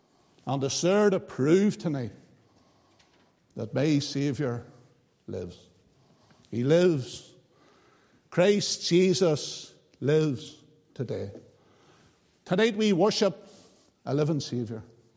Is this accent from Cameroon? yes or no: no; Craigavon, Northern Ireland, United Kingdom; born there; I was born on the 19th of July, 1971. The moment I was born in Craigavon Hospital, I was born a sinner.